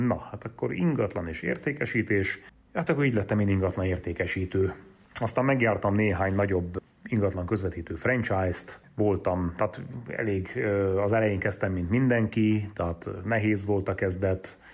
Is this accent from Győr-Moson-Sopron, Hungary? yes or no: no; Karancsalja, Nógrád, Hungary; accent: Nógrád; Én Salgótarján mellett egy kisfaluban nőttem fel, Karancsalján. Innen a nógrádi akcentusom, ami talán érezhető lesz